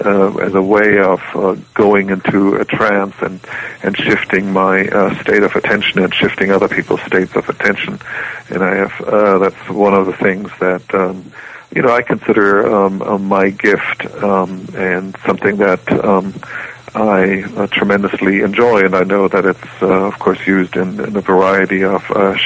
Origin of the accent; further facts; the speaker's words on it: Germany; I grew up in Germany, yes.